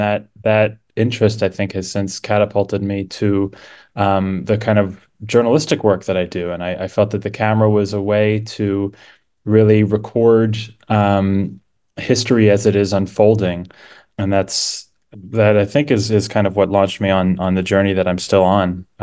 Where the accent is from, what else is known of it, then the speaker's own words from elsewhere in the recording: Kensington, Maryland, United States; I am indeed a Marylander. I grew up in Kensington, Maryland.